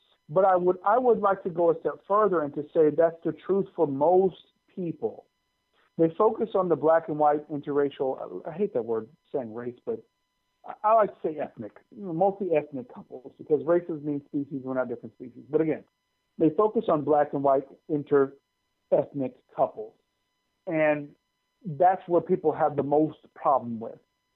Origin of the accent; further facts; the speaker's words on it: California, United States; So growing up in California, it was very, you know, a lot of very mixed people, whether it be black and white, Asian, Latino.